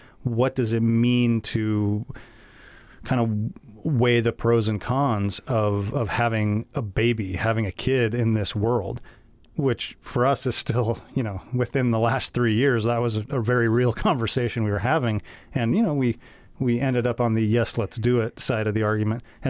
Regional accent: Ketchikan, Alaska, United States; Yeah, I'm from Ketchikan.

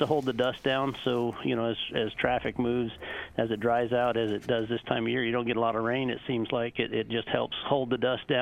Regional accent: Northeast, United States; now in Anchorage, United States; I was raised in the Northeast, but you see the same issues.

